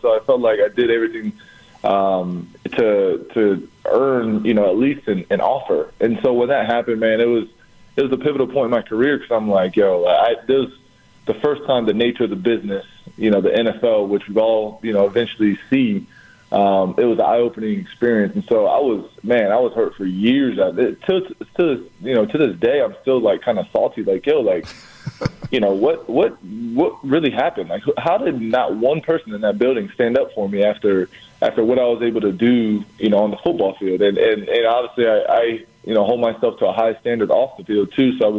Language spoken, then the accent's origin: English; Ohio, United States; Well, I grew up in Big Ten country, growing up in Ohio